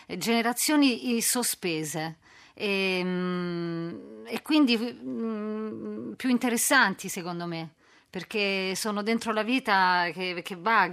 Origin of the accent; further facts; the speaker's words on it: Terracina, Lazio, Italy; Poi mi conoscono tutti, sono cresciuta a Terracina, quindi avevamo più libertà di movimento.